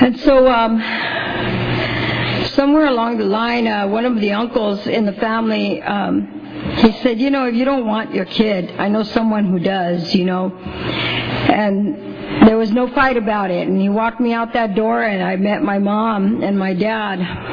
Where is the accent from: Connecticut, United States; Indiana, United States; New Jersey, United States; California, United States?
California, United States; Long Beach; also born or lived in San Antonio, United States; I was born in San Antonio, Texas, and my parents moved on out to Long Beach.